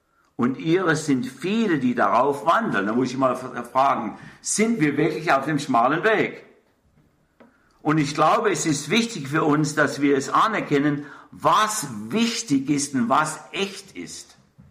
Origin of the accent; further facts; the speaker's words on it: Karlsruhe, Baden-Württemberg, Germany; Ich bin in Karlsruhe aufgewachsen. Mein Vater ist im Zweiten Weltkrieg gefallen. Ich wurde bei meinen Großeltern aufgezogen. Wir wohnten in der Stadt drin, Karlsruhe drin, im fünften Stock